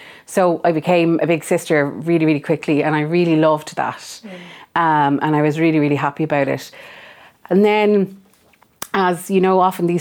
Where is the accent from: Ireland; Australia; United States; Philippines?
Ireland; Tramore, Munster; the road that I grew up on in Tramore, loads of families of children.